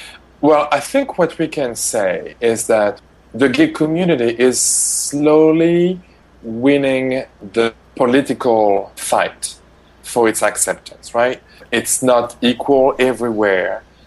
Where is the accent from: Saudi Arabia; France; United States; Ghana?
France; accent: French; English is a second language; Okay, I hope my French accent wouldn't be too difficult for